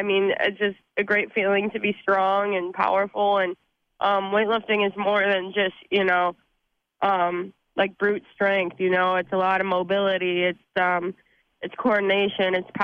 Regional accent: Rochester, Michigan, United States; I currently am actually moving to Berkeley, but I grew up in Rochester for the most part.

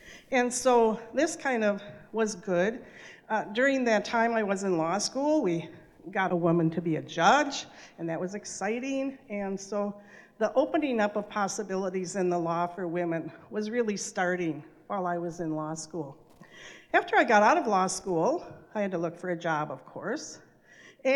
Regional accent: Illinois, United States; now in Moorhead, United States; I married a guy who lived in Moorhead, Minnesota. I grew up in Illinois, so I moved here.

